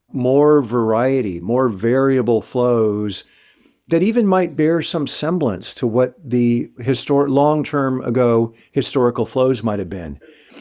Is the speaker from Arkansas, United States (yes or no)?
no; San Diego, California, United States; I'll use the example of my hometown. I grew up in San Diego, California.